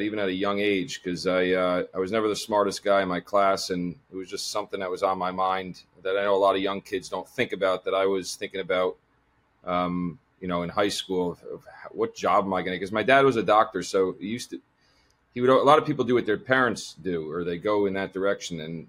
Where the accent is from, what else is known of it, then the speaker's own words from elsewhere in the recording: Franklin Lakes, New Jersey, United States; I grew up in Franklin Lakes, New Jersey, played a lot of sports. That was kind of my focus.